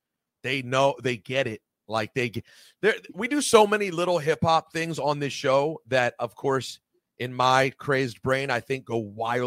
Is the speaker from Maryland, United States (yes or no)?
yes; Maryland, United States; because I called … to win the cassette for